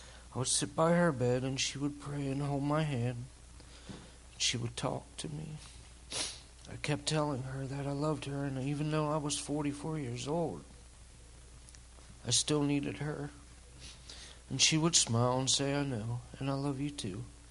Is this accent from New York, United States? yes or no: no; White Springs, Pennsylvania, United States; I grew up in White Springs, just outside of Mifflinburg, and graduated from Mifflinburg School in 1989.